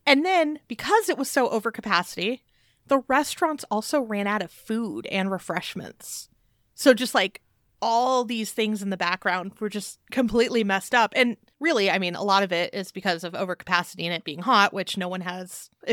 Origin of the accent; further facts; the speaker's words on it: California, United States; See, and yeah, I grew up in California, so Disneyland yeah. is.